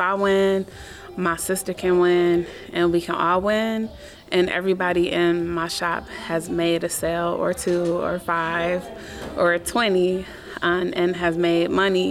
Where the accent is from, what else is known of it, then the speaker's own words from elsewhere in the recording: Milwaukee, Wisconsin, United States; I'm from Milwaukee. I grew up in the Sherman Park neighborhood. I currently live in the historic Cold Spring Park neighborhood